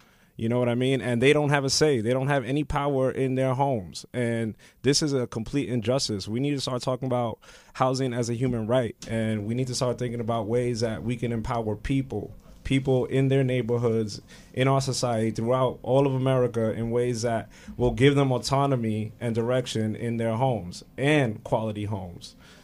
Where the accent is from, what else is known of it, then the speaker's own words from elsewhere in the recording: Astoria, New York, United States; I'm from Astoria. You know, I lived in Astoria my entire life. I went to public schools out there. My parents are living there. My family still lives there. I still live there.